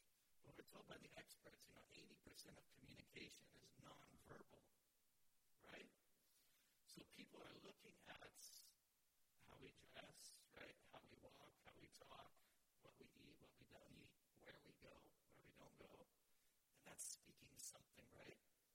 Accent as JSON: {"language": "English", "country": "United States", "said": "I think about, you know, just being an American, we really pride ourselves on our freedoms, right?"}